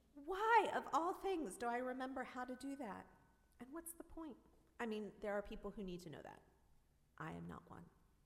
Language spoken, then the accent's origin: English; Georgia, United States; But I grew up in Georgia, where they're from